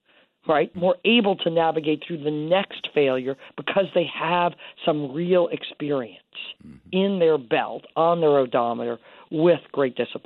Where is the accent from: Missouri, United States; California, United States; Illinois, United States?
Illinois, United States; Bloomington; I'm from Illinois as well. Bob, I spent a lot of time in Springfield and from Bloomington, Illinois.